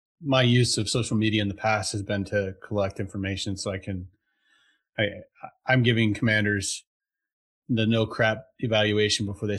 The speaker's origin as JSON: {"language": "English", "region": "California", "country": "United States", "tie": "born or raised there", "said": "I grew up in California."}